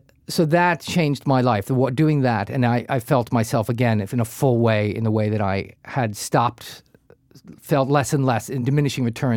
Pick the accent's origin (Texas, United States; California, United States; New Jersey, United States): New Jersey, United States; No, I grew up in Jersey. We went down the Jersey Shore for 1 week